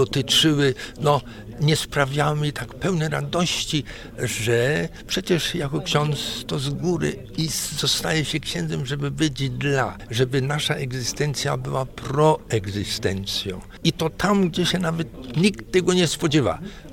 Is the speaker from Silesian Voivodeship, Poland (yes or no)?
yes; Silesian Voivodeship, Poland; u nas na Śląsku inność nie jest obcością. Obcością się ubogacać nie można, ale innością tak. I my byśmy chcieli naszą śląską innością, tą otwartą, tą taką europejską, ubogacać innych